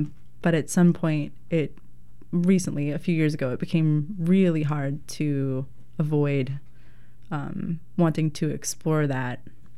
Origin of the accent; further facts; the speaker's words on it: United States; my life growing up in the United States.